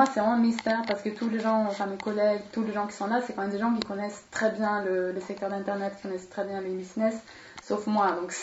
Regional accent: Sweden; French is a second language; J'ai 32 ans, je viens de Suède

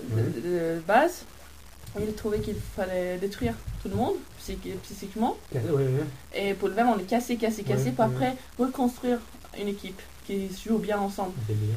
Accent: Gothenburg, Västra Götaland, Sweden; French is a second language; Göteborg.

